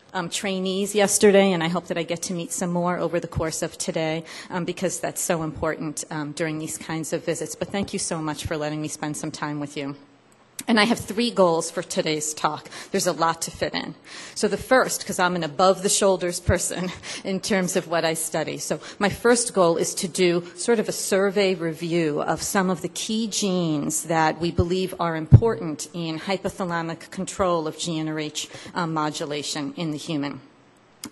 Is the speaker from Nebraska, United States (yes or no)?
no; New York, United States; accent: New York; My New York accent definitely comes out. I had to disguise it for many years.